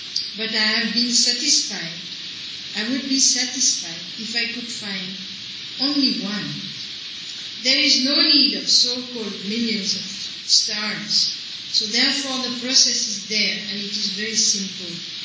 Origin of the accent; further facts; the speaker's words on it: India; I'm poor Indian. I couldn't bribe them, especially at the time when Prabhupada went to America.